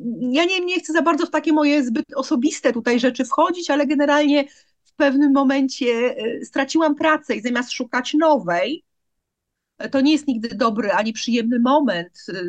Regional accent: Olsztyn, Warmian-Masurian Voivodeship, Poland; im jestem starsza, tym ta Polska i to, że pochodzę z Olsztyna, jest dla mnie takie ważne. To, że tam mieszkam

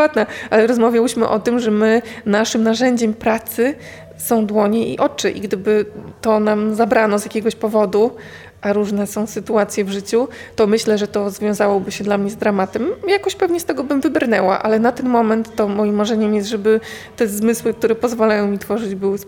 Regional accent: Morąg, Warmian-Masurian Voivodeship, Poland; born there; Urodziłam się w Morągu, więc to ani Warmia, ani Mazury.

